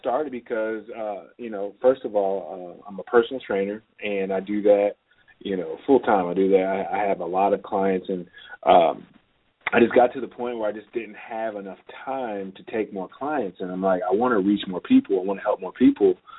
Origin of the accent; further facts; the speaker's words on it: Indianapolis, Indiana, United States; I'm originally from Indiana, Indianapolis, Indiana. So I'm a Midwest kid, but I had big dreams